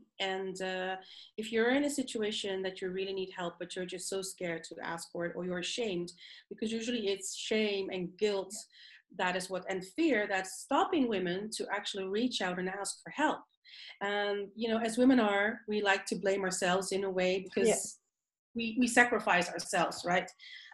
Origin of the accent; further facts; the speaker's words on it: Netherlands; I'm from Holland, and Dutch people are known to be very direct and can be, you know, be perceived as rude, actually.